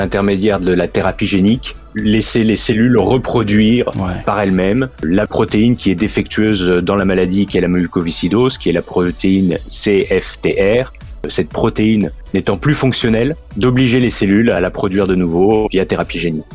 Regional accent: Beaune, Bourgogne-Franche-Comté, France; Alors moi, je suis de Beaune, en Bourgogne.

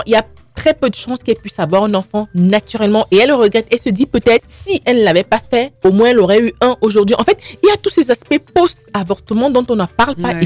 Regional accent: Cameroon; moved away; Parce qu'ayant grandi dans mon pays d'origine, qui est le Cameroun, j'ai vu des cas où vraiment c'était fatal.

